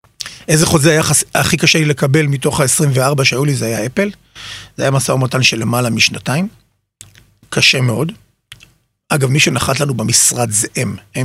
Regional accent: Petah Tikva, Central District, Israel; אני בן 45, נשוי, פלוס 4, גדלתי בפתח תקווה, בשכונת קריית מטלון, לאחר מכן עברתי לכפר גנים בפתח תקווה, כל שנותיי וחיי היו בפתח תקווה, מלבד הפסקה קטנה שגרנו באורנית שנתיים

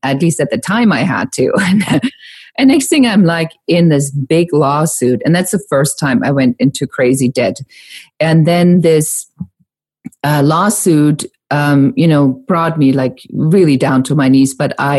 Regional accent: Nuremberg, Bavaria, Germany; also born or lived in Munich; I'm born in Munich and I grew up in Nuremberg.

